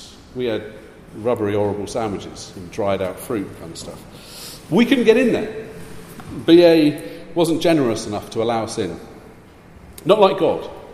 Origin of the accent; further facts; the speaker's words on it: South West England, United Kingdom; I grew up in Cornwall. If you had a sea view, your house was worth more